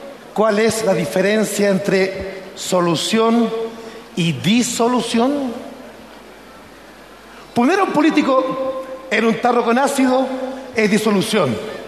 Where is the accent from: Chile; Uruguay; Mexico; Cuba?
Chile; Yo soy chileno